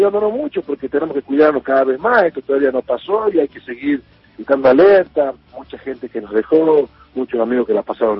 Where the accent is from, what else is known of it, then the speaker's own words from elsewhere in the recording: La Rioja, Argentina; no soy riojano, nací en el hospital del Clínico Ferroviario, así que soy bien riojano.